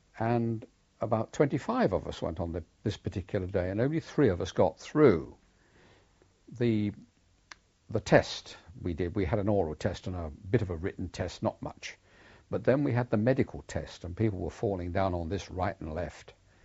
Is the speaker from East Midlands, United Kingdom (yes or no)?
yes; Northampton, East Midlands, United Kingdom; I was born in Northampton.